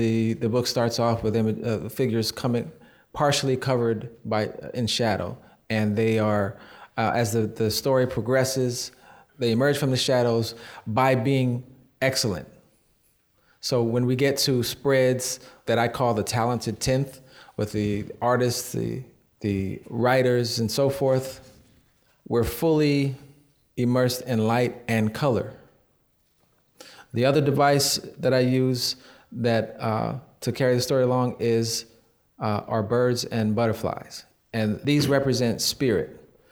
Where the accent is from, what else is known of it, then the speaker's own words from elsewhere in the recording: Silver Spring, Maryland, United States; born there; I was born here in Silver Spring.